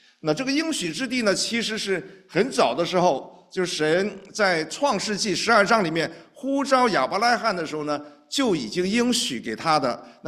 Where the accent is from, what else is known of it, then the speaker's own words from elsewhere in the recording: China; 一条就是我们中国人很熟悉的叫丝绸之路啊